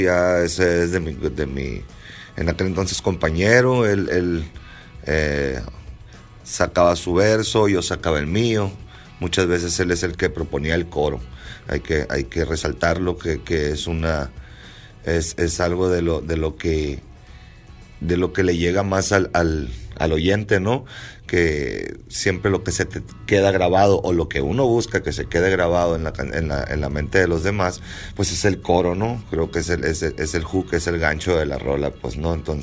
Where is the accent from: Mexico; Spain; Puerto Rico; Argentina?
Mexico; Sonora; tratamos de incluir eso que nos caracteriza como sonorenses también muchas veces, ¿no? Entonces, o como mexicano